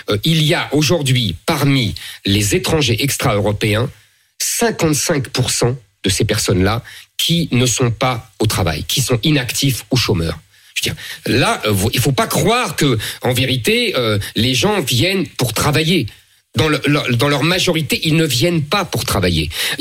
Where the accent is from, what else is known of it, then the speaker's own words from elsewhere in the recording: France; moi, vous savez, je suis un Français, c'est-à-dire que j'ai une conception de l'État protecteur